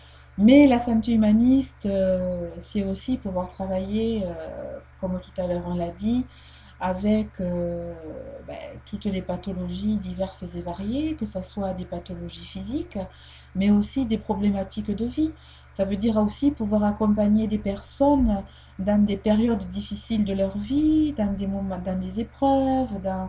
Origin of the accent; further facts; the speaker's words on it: France; parce que chez nous, en France, malheureusement